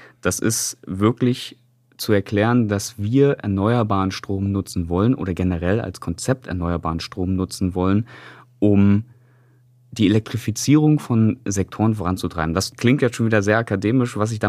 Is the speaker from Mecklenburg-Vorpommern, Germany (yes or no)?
yes; Mecklenburg-Vorpommern, Germany; Ich bin ja auch hier in MV groß geworden und habe mein Leben hier verbracht.